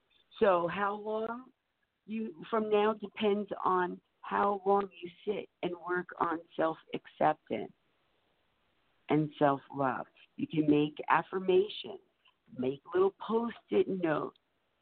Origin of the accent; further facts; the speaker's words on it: New Jersey, United States; So I know western New Jersey. I grew up in New Jersey, so I know about it.